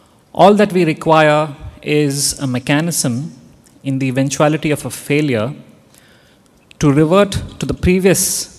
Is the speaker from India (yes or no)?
yes; India; I'm from India.